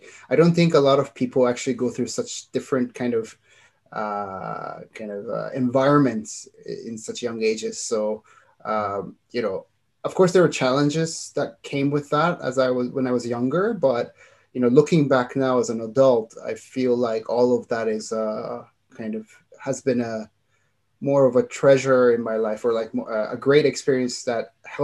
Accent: Japan; I was born and raised in Japan. So I actually went to Japanese kindergarten and elementary school until when I was in sixth grade

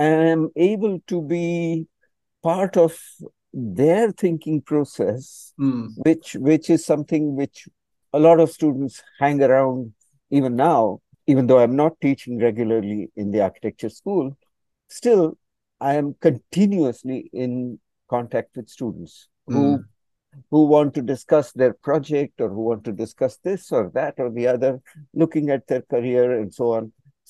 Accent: Kenya; moved away as an adult; now in Ahmedabad, India; I was born in Kenya and brought up there. And I came to India to do my architecture studies at SEPT

